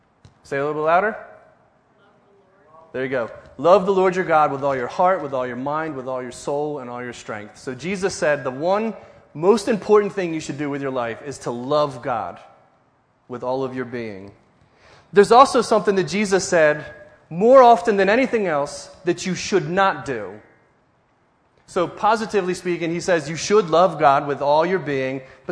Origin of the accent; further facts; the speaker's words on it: New Jersey, United States; I'm from South Jersey.